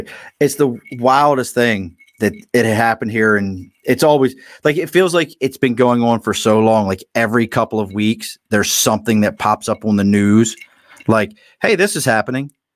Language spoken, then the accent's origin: English; Baltimore, Maryland, United States; I always say this about growing up in Baltimore. I mean, it's not, look, where I grew up was a perfectly fine blue-collar neighborhood.